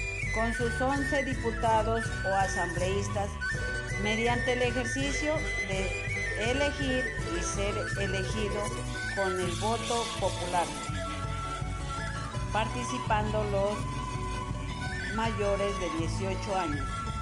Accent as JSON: {"language": "Spanish", "region": "Putumayo", "country": "Colombia", "said": "El departamento del Putumayo está ubicado al sur de Colombia."}